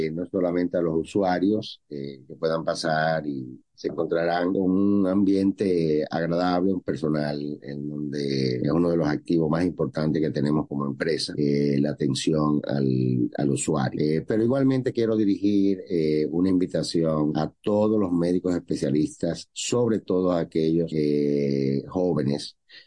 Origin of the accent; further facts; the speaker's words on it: Dominican Republic; Todos somos dominicanos, todos somos hermanos, todos necesitamos.